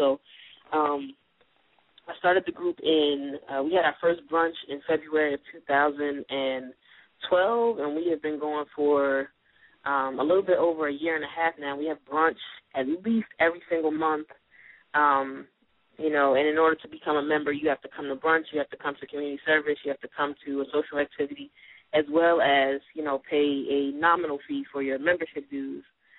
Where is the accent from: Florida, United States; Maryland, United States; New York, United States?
Maryland, United States; Baltimore; I'm from Baltimore, born and raised.